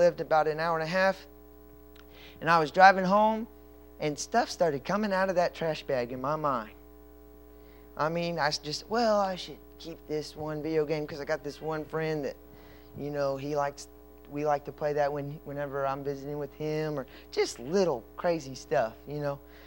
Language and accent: English; Lake Jackson, Texas, United States; I was raised in Lake Jackson